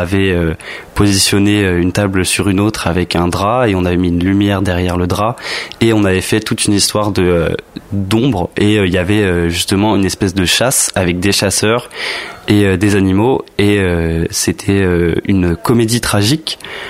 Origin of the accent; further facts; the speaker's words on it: Sannois, Île-de-France, France; mon lycée de secteur, parce que je suis de Sannois, Hermont, etc.